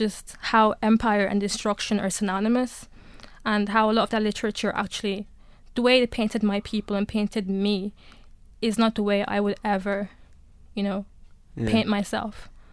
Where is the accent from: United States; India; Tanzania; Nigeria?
Nigeria; Eastern Nigeria; I am a Biafran, like, because I'm from Eastern Nigeria. Okay. I'm Igbo.